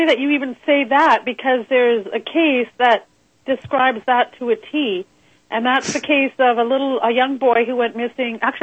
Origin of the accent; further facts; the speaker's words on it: Canada; I'm from Canada, so we don't even know the stats for both countries